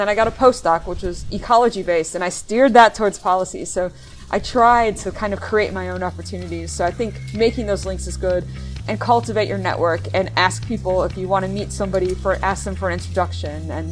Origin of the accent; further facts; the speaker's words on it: Miami, Florida, United States; I love Plymouth. I'm from Miami.